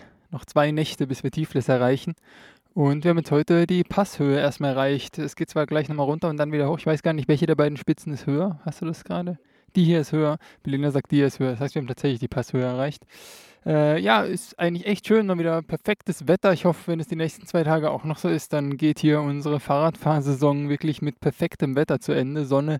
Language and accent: German; Steinen, Baden-Württemberg, Germany; Auch hier von Steinen, ne, meinem Heimatort aus, kann man im Prinzip die Alpen sehen.